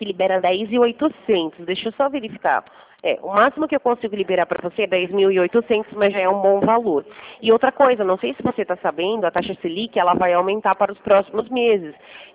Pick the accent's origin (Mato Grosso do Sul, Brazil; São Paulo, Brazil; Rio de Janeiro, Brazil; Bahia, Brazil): São Paulo, Brazil; Americana; eu sou de Americana.